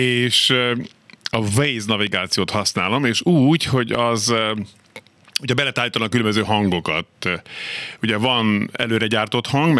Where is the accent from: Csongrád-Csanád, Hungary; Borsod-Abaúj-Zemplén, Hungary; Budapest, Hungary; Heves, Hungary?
Budapest, Hungary; born there; én itt is születtem Budapesten